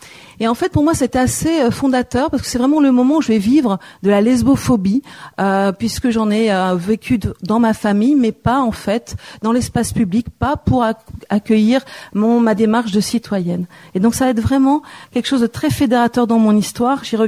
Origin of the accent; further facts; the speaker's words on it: Lille, Hauts-de-France, France; born there; je suis à l'autre bout de la France, Hervé, puisque moi, je suis née à Lille en 74. J'ai toute une famille catalane par mon papa qui sont des résistants et résistantes communistes dans les Pyrénées-Orientales.